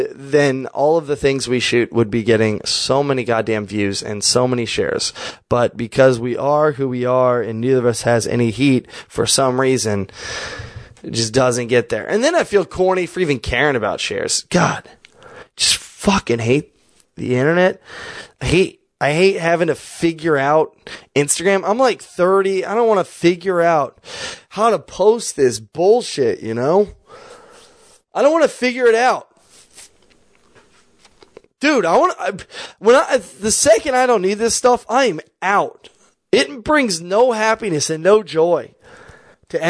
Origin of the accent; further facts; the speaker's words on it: Kansas City, Kansas, United States; I'm from that area. I'm from Kansas City. I'm on the Kansas side, but I grew up on State Line